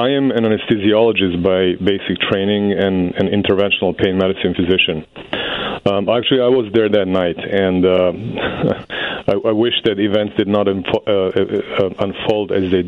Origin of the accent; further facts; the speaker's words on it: Belgrade, Serbia; I was a European kid. I was born in Serbia, in Belgrade, and I was an active rower.